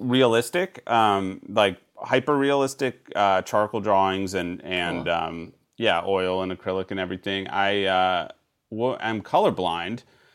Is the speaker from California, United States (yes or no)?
yes; San Francisco, California, United States; also born or lived in Chicago / New York; I grew up in San Francisco for the first 8 years, and then Chicago, and then lived in New York and here.